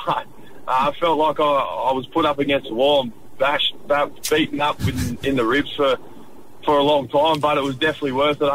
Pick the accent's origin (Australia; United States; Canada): Australia; Queensland; hopefully playing good footy for the Titans in my last year here because, it's my hometown and I love the place